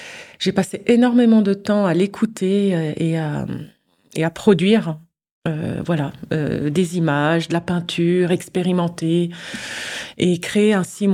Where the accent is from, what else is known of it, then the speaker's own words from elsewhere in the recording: Benin; born there; also born or lived in Mali / Niger / Mozambique / Eswatini; les 15 premières années de ma vie, j'ai beaucoup voyagé en Afrique. On a fait plusieurs pays. Déjà, je suis née au Bénin. Puis ensuite, on a vécu au Mali, puis au Niger. Puis aussi au Mozambique.